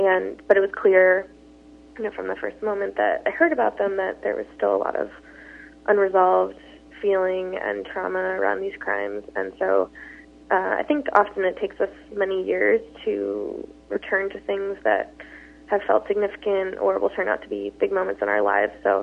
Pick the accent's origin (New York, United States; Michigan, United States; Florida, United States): New York, United States; New York City; Yeah, I am from New York City originally, so very different.